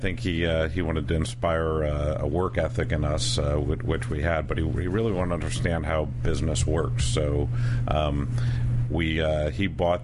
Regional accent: New York, United States; also born or lived in Rochester, United States; Was born in Rochester, New York, and moved to Westchester County when I was in elementary school in New York.

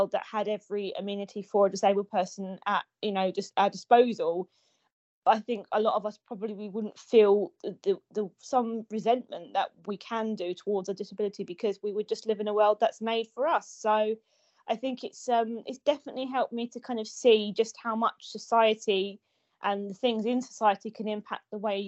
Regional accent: London, United Kingdom; because I'm from London

